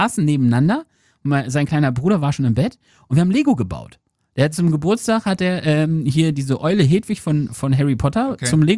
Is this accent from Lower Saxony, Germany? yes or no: yes; Lower Saxony, Germany; Und ich als Ostfriese musste hier die ganze Zeit nippen.